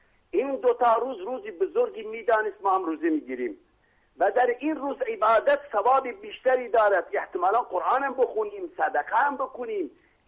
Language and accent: Persian; Iran; دوست داری من اهل ایرانم